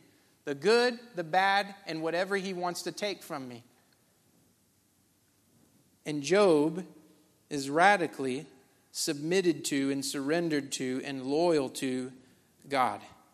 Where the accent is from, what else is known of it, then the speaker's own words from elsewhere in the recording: United States; born there; because I was born in America and that's the normal thing?